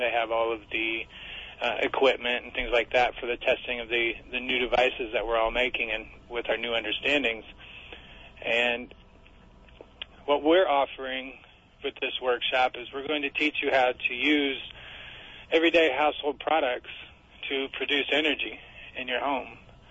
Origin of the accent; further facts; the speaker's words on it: Oregon, United States; born there; now in Texas, United States; I was born in Oregon. I moved to Texas about 20 years ago, and I joined the military.